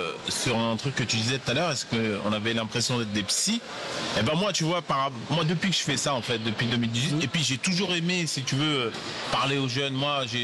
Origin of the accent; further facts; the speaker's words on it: Paris, Île-de-France, France; also born or lived in Goussainville; je viens de Paris, à la base moi je viens du 17e arrondissement, Porte d'Anière. Donc j'ai vécu là-bas très longtemps. Et donc mes parents, ils ont fait construire après à Goussainville, dans le 95, pareil.